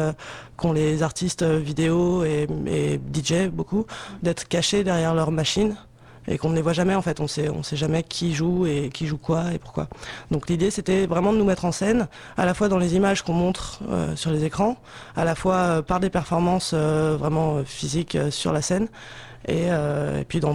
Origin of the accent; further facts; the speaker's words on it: Lille, Hauts-de-France, France; Donc on vient de France, on vient de Lille, plus précisément, au nord de la France.